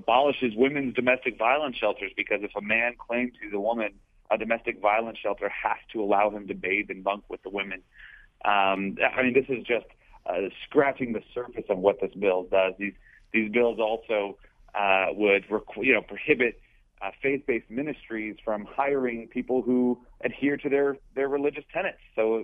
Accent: Ohio, United States; from someone like me that I grew up in Northeast Ohio, where, you know, we all grew up as Democrats up there.

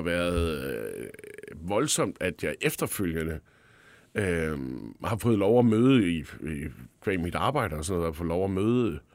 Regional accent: Aarhus, Central Denmark Region, Denmark; now in Copenhagen, Denmark; Jeg er fra Aarhus, og er vokset op med AGF, og kom meget på Aarhus Stadion sammen med min far

